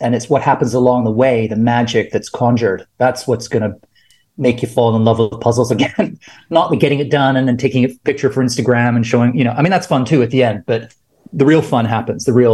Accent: Canada; Because that's how you spell it in the U.S. Because I'm Canadian, right?

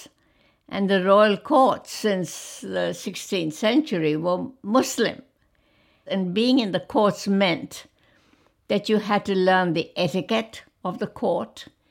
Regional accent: India; born there; I was born in 1933 in British India. So we were very much a colony at that time.

